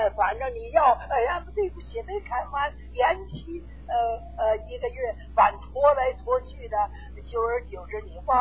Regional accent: Northeast China, China; 我生在东北，家乡的院子叫四合院

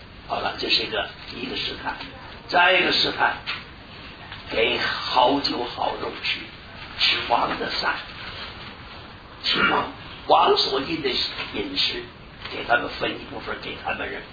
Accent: Northeast China, China; 我小时候我三岁，我生在东北，三岁东北沦陷，被日本所占领。

